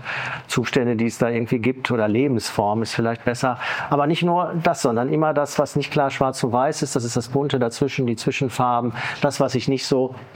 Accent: Bochum, North Rhine-Westphalia, Germany; Ich komme aus Bochum, können wir sagen, Automobilindustrie

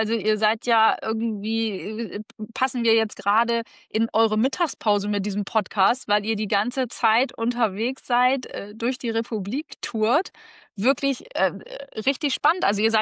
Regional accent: Lower Saxony, Germany; Und ich würde jetzt einfach mal als stolze Friesin behaupten

